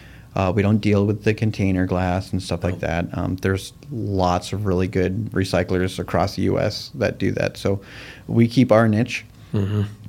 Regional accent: Moorhead, Minnesota, United States; So we would travel around the lakes of Minnesota, and they did, you know, and then we grew up in Moorhead, so it was the Detroit Lakes area that we, you know, we'd go cabin to cabin to cabin in the summer times

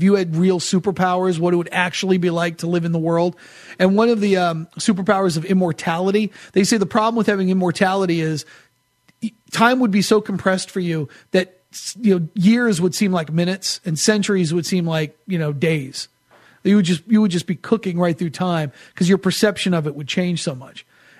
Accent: New England, United States; I grew up in New England and watched a lot of Celtics games as a kid.

